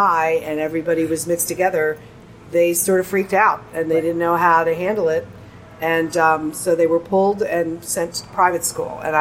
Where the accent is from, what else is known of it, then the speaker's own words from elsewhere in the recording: Pennsylvania, United States; I grew up outside of Philadelphia, and the elementary school I went to was very integrated.